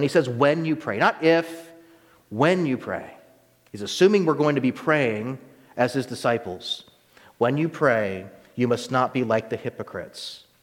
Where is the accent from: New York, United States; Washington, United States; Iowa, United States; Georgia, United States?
Georgia, United States; now in Pennsylvania, United States; Now, I grew up in Georgia for 8 years, and I like to say that's kind of, but I've lived in Pennsylvania longer now than Georgia, which is incredible for me as a military brat traveling all the time.